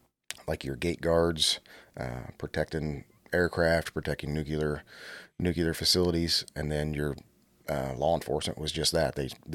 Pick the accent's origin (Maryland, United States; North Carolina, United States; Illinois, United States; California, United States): Illinois, United States; Carrollton; I was born and raised around Carrollton.